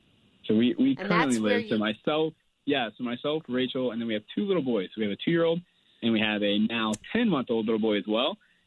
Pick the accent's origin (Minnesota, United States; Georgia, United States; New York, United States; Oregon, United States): Georgia, United States; So I'm from Georgia originally, and so I do not like the cold, and I do not like running hills.